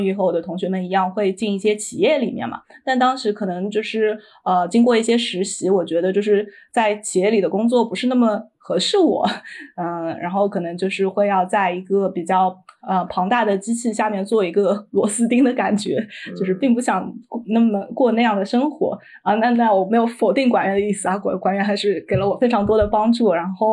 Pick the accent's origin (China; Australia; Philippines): China; 我是来自中国的科幻迷